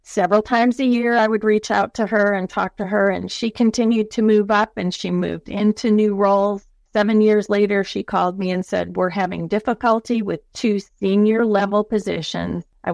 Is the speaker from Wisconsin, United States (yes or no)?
yes; Green Bay, Wisconsin, United States; So, you know, I grew up in Green Bay, Wisconsin, so I really did walk 3 miles uphill to get to school.